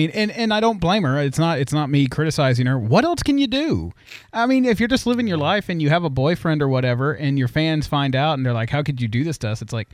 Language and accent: English; United States; I'm an American, and I believe in rights of Americans.